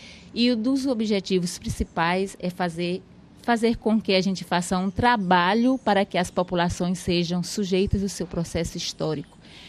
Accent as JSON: {"language": "Portuguese", "region": "Maranhão", "country": "Brazil", "moved": "yes", "said": "Eu sou religiosa da Congregação das Irmãs Catequistas Franciscanas, eu sou nordestina, filha do Maranhão, e uns 12, 15 anos eu estou aqui na região norte."}